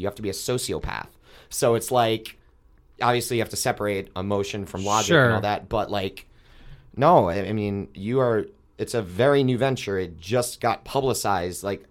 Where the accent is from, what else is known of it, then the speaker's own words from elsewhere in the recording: East Coast, United States; I'm from the East Coast. I know that I'm legally not supposed to, as a guy who was raised on the Yankees, but I love Boston.